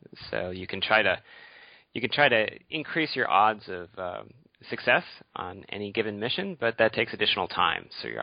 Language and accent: English; United States; I had never heard of Thunderbirds growing up in the States.